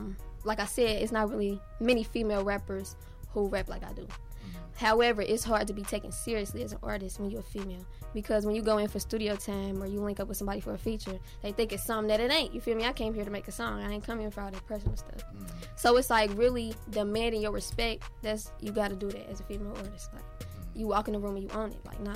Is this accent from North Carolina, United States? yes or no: no; Cincinnati, Ohio, United States; The people around here, very similar to the people I grew up with in Cincinnati.